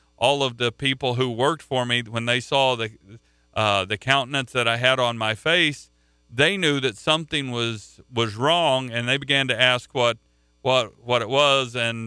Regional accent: Oklahoma, United States; I grew up in Oklahoma.

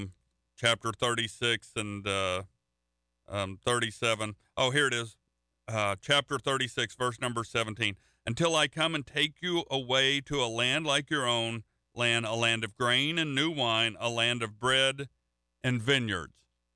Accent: Central United States, United States; I'm not from the Northeast. I'm from the central part of the United States.

